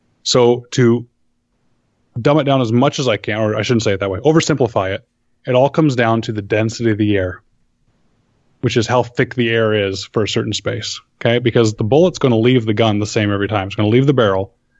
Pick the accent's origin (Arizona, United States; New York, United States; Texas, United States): Arizona, United States; Phoenix; you zero your rifle where I grew up in Phoenix, and you go up to Flagstaff at 7,000 feet to go elk hunting.